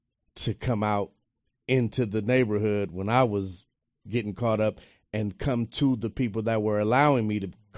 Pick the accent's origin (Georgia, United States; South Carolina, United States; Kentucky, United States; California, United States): California, United States; Compton; I grew up in Compton, and I had a very present father, loving husband to my mom.